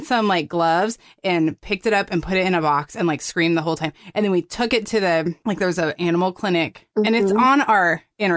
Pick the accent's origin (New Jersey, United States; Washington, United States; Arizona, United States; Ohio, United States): Arizona, United States; I'm from Arizona. There's no beach